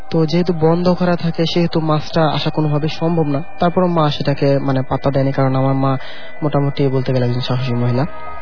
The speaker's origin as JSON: {"language": "Bangla", "town": "Gouripur", "region": "Mymensingh Division", "country": "Bangladesh", "said": "গৌরীপুর ময়মনসিংহ থেকে এসেছি।"}